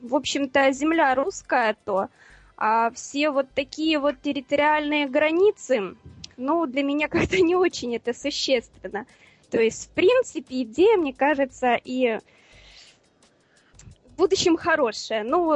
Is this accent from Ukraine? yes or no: yes; Kharkiv, Kharkiv Oblast, Ukraine; now in Crimea; Я вообще сама из Харькова. Вот. Я буквально второй год живу в Крыму. У меня здесь муж и его родственники местные.